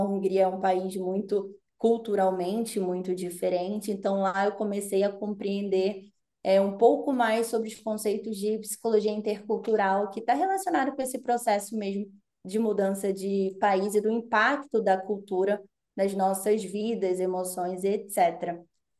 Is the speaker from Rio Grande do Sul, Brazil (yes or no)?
no; Manaus, Amazonas, Brazil; now in Europe; Eu sou, por exemplo, lá no Brasil, eu sou do norte, eu sou de Manaus.